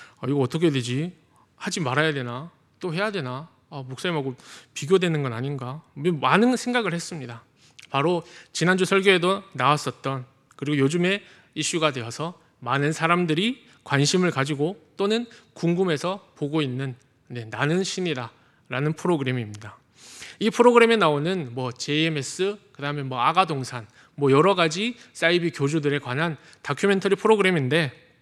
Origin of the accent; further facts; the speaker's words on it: South Korea; 저는 한국 사람이니까 아무리 다른 나라 사람같이 생겼다고 타인이 그렇게 생각을 해도 저는 그 사람이 될 수 없는 것입니다.